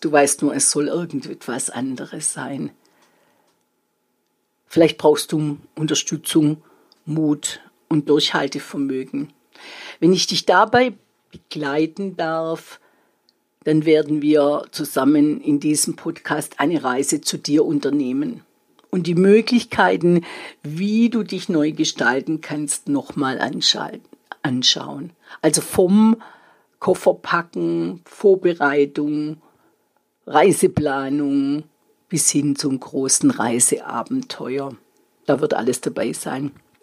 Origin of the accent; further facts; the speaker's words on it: Baden-Württemberg, Germany; accent: Swabian; ich bin Schwäbin. Das, was so wie ich spreche, ist hochschwäbisch.